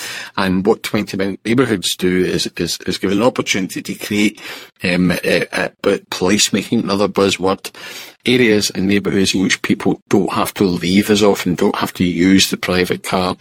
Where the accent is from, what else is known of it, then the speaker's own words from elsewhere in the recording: Glasgow, Scotland, United Kingdom; So I was born and brought up in Yoker, which essentially, in the time the years I was growing up there, was still a shit building district of Glasgow